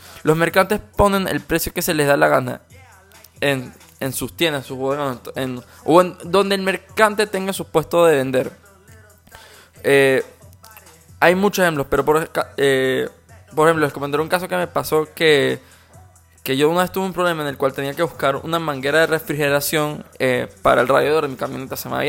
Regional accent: Venezuela; yo soy venezolano, creo que tú también eres venezolano

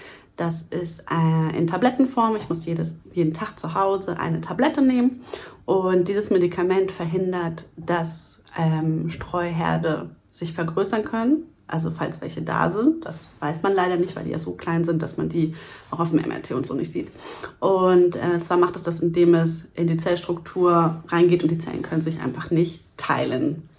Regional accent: Hamburg, Germany; ich komme aus Hamburg

